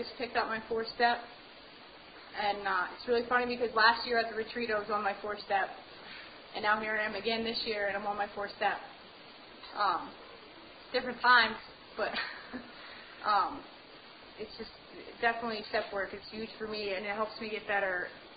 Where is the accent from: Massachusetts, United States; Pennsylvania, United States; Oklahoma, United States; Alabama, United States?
Pennsylvania, United States; Scranton; I went home to see, for my stepmom's funeral just a few weeks ago, and I grew up in Scranton